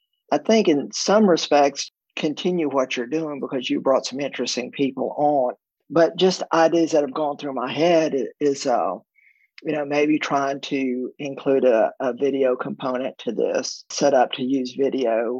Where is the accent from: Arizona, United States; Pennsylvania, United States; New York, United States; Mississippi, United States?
Mississippi, United States; Biloxi; Look, I'm from Biloxi, Mississippi. It's on the Gulf Coast. Everything was north of me.